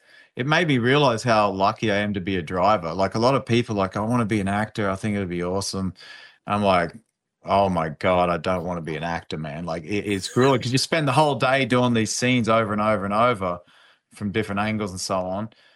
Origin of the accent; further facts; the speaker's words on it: Toowoomba, Queensland, Australia; it was so interesting growing up in Toowoomba, this small blue-collar town.